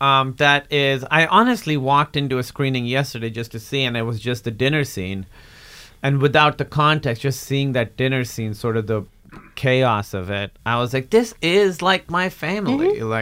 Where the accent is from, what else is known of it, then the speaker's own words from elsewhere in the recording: Pakistan; English is a second language; moved away; growing up in Pakistan